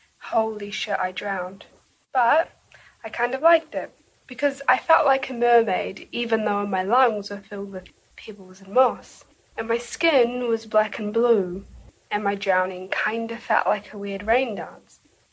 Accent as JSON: {"language": "English", "country": "New Zealand", "said": "I'm from New Zealand and I am here to share a poem with you."}